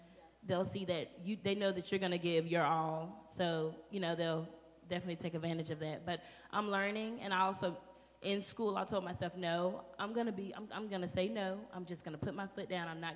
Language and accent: English; Hurstville, North Carolina, United States; But I was raised here, and I was raised in Hurstville, North Carolina.